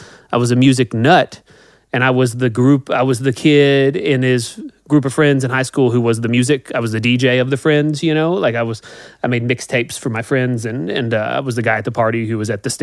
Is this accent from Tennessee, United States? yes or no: yes; Nashville, Tennessee, United States; I'm born and raised in Nashville and I've been around country music my whole life